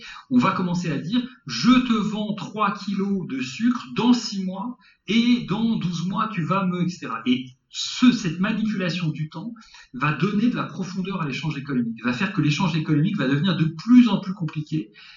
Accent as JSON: {"language": "French", "town": "Paris", "region": "Île-de-France", "country": "France", "tie": "born there", "said": "moi, j'habite à Paris, je suis né à Paris"}